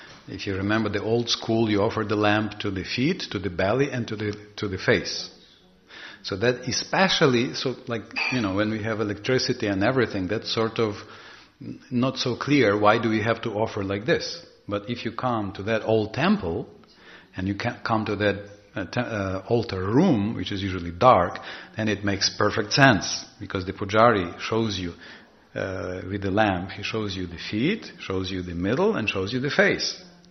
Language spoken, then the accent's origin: English; Ukraine; But obviously, we are both from Ukraine, so obviously we do have some people in Ukraine that look like Indians